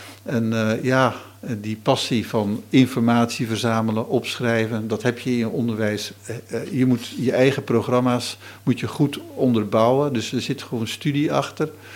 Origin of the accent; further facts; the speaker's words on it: the north, Netherlands; ik heb een accentje, dat is al duidelijk direct te merken. Ik probeer trouwens soms wel eens een beetje wat meer Vlaams te spreken. Maar ik kom inderdaad uit het noorden. Ik ben ook protestant.